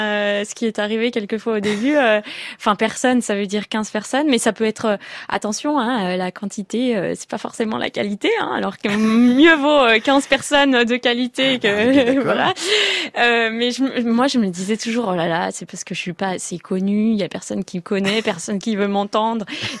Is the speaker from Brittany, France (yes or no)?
no; Chambéry, Auvergne-Rhône-Alpes, France; also born or lived in Thonon-les-Bains; Oui, je suis née à Thonon-les-Bains et puis ensuite on a déménagé à Chambéry. Donc j'ai fait tout mon collège, lycée à Chambéry.